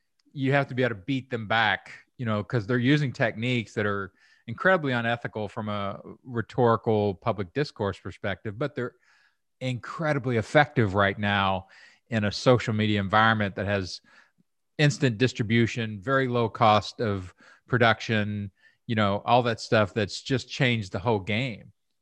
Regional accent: Kentucky, United States; because I grew up in Kentucky.

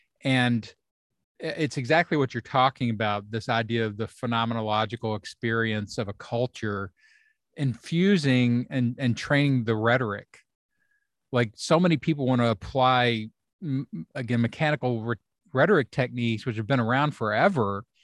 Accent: Kentucky, United States; I grew up in Kentucky and I know this culture very well.

